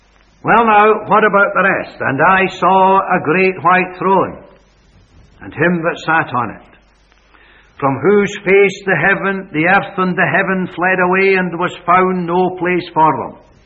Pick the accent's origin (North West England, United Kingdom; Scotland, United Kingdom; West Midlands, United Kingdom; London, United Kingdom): Scotland, United Kingdom; Coatbridge; I was born and reared in Coatbridge in Lanarkshire.